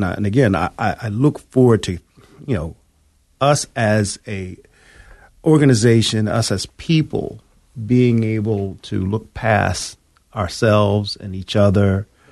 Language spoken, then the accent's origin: English; Philadelphia, Pennsylvania, United States; I grew up in Southwest Philly.